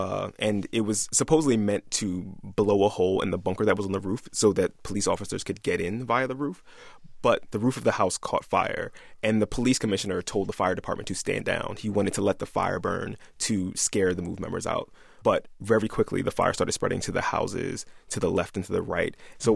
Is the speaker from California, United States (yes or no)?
no; Philadelphia, Pennsylvania, United States; When I was growing up in Philly, if you went to a large enough black event, a black cultural event, you would see signs expressing solidarity with MOVE.